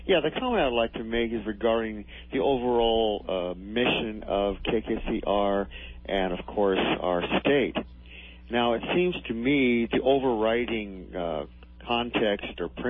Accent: California, United States; because I grew up in California, and when I was born, there was 3 million, now there's 40 million

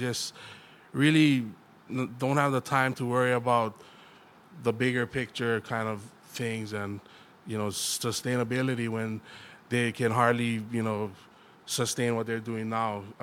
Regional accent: Waimea, Hawaii, United States; I grew up in Waimea on the west side

